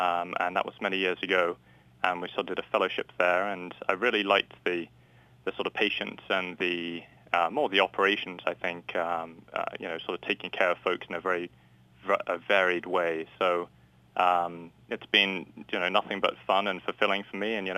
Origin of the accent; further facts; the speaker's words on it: United Kingdom; moved away as an adult; now in United States; I grew up in the United Kingdom, and about 12, 15 years ago, had the opportunity to come over and work at Johns Hopkins for sort of a training program.